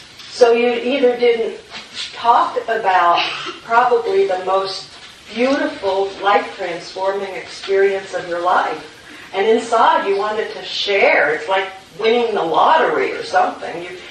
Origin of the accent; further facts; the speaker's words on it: Ohio, United States; I fell in love with your mountains here. I'm from Ohio.